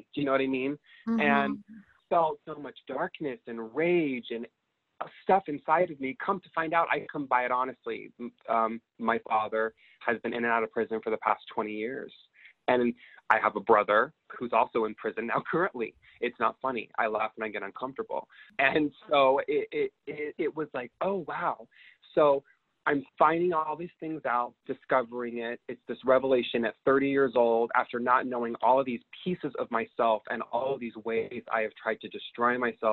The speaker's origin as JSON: {"language": "English", "region": "Utah", "country": "United States", "tie": "born or raised there", "said": "And growing up in Utah was such a clusterfuck."}